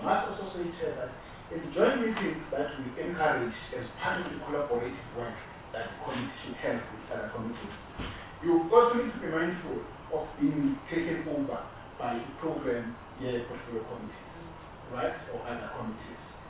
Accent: Rwanda; And I'm from Rwanda, by the way, same as you.

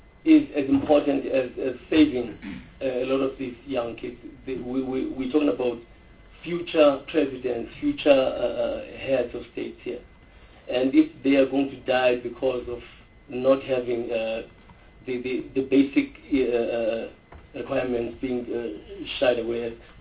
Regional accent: Cape Town, Western Cape, South Africa; I grew up here in Cape Town

